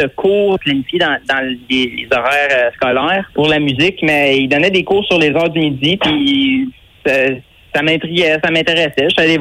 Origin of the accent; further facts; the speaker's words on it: Saint-Pierre-de-Wakefield, Quebec, Canada; Originairement, je viens de Saint-Pierre-de-Wakefield. Mais j'ai passé 10 ans à ma chambre.